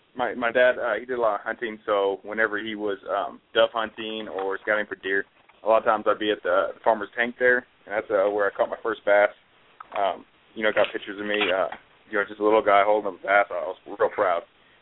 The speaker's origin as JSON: {"language": "English", "region": "Texas", "country": "United States", "tie": "born or raised there", "also_born_or_lived": "Fredericksburg, United States", "lives_now": "Virginia Beach, United States", "said": "No, I grew up in Texas, big in the outdoors, and then I eventually joined the Marine Corps, came to Quantico, lived up there in Fredericksburg for nearly a year"}